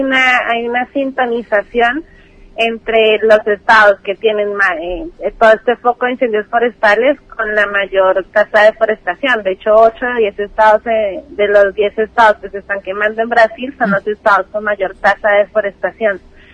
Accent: Bogotá, Colombia; now in Argentina; Sí, yo soy bogotana.

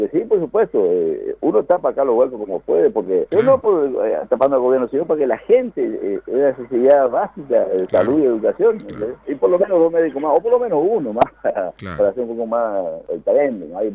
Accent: Tres Isletas, Chaco, Argentina; now in Formosa, Argentina; yo soy de Tres Giletas, Chaco, y hace 20 años que estoy en Formosa, y me considero formoseño ya, porque claro, tengo mi familia, tengo mi esposa que es de Clorinda.

